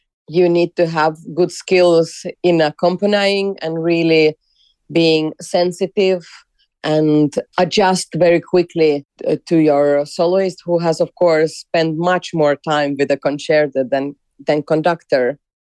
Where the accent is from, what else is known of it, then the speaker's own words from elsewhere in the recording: Finland; I grew up in mostly in Finland. I come from a multicultural family. So, my mother is Finnish and father is Ukrainian.